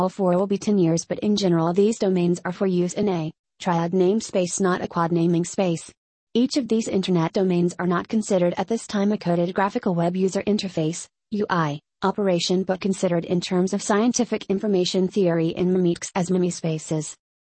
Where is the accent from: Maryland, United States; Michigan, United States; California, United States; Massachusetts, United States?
California, United States; San Bernardino; born there